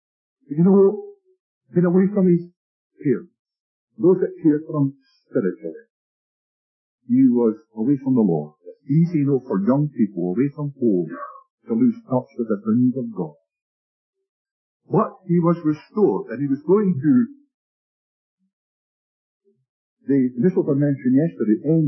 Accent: Glasgow, Scotland, United Kingdom; also born or lived in Fife; I was born in Fife in Scotland didn't prosper during the war years, and the whole thing went. Not a penny left. And so we moved to Glasgow to live. My father took up job. We spent the war years in Glasgow during the Blitz.

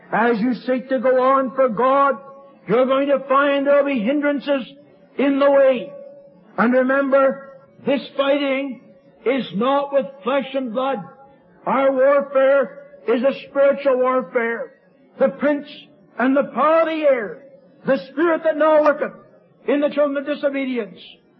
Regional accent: Kenora, Ontario, Canada; where I was raised in Kenora, Ontario, is a mining district.

